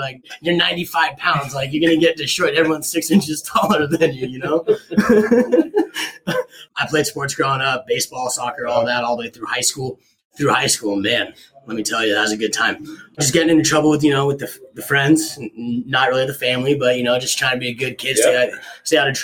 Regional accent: San Jose, California, United States; So as I said, you know, I'm actually from California, born and raised down in the South Bay, down in San Jose, California.

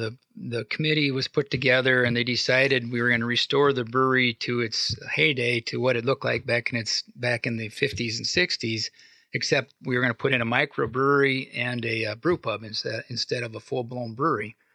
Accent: Potosi, Wisconsin, United States; I was born and raised in Potosi, lived out of the area for about 10 years, and in 1999 moved back. And so It's a small community

